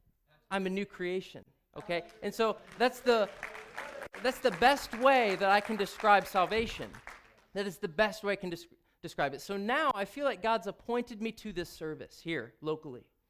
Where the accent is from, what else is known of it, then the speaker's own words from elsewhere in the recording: Mount Vernon, United States; I grew up in Mount Vernon here. I'm homegrown.